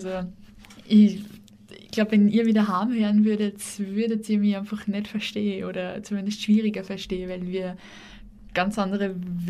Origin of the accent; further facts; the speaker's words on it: Lower Austria, Austria; now in Graz, Austria; Also ich komme eben aus Niederösterreich, aus dem Ostviertel.